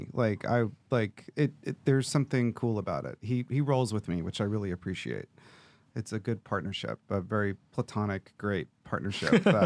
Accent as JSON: {"language": "English", "town": "Louisville", "region": "Kentucky", "country": "United States", "tie": "born or raised there", "also_born_or_lived": "Boston / Los Angeles", "said": "I'm from Louisville, Kentucky."}